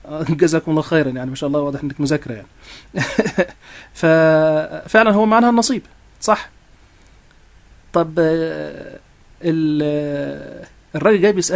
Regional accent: Egypt; احنا في لغتنا الدارجه عندنا في مصر

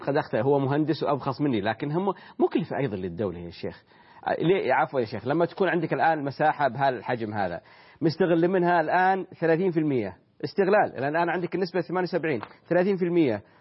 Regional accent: Saudi Arabia

